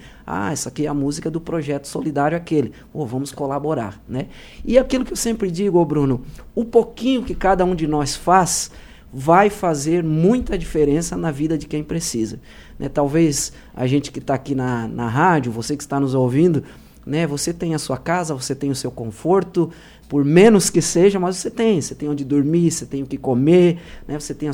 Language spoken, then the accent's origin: Portuguese; Criciúma, Santa Catarina, Brazil; Eu conheço, além de Criciúma, né? Somos de Criciúma, eu conheço várias instituições.